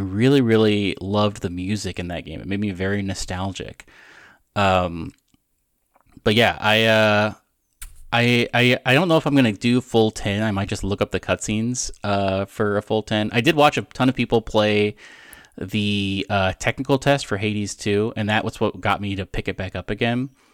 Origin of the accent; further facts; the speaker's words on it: Texas, United States; I grew up in Texas, so I have more of a desire for Tex-Mex